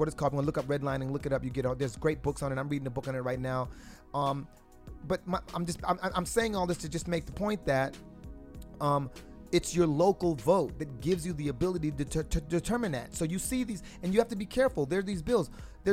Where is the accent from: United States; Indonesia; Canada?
United States; Brooklyn, New York; born there; I was born in Brooklyn.